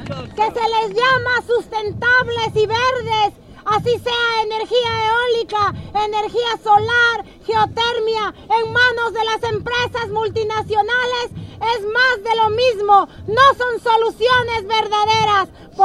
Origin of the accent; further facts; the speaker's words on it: Oaxaca, Mexico; vengo de México, del estado de Oaxaca.